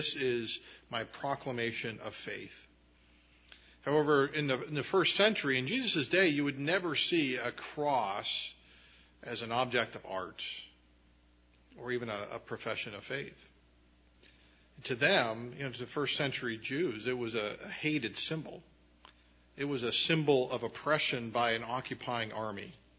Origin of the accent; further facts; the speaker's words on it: Erie, Pennsylvania, United States; of you know that I grew up in Erie, Pennsylvania, drear Erie, especially at this time of the year.